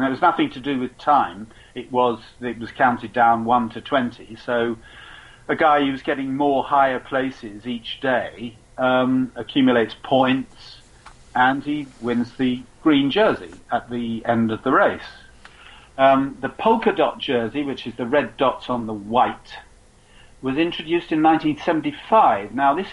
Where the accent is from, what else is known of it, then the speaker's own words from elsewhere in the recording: United Kingdom; I mean, it's not because I'm British.